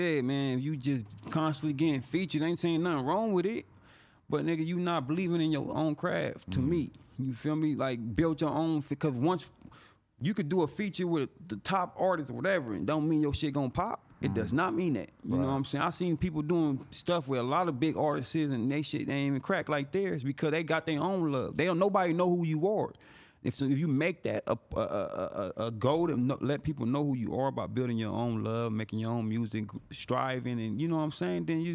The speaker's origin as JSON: {"language": "English", "town": "San Bernardino", "region": "California", "country": "United States", "said": "This time where I've been in Florida, and they already know I'm from California by the way I dress. And they be like, you from L.A.? I'm like, nigga, I'm from San Bernardino."}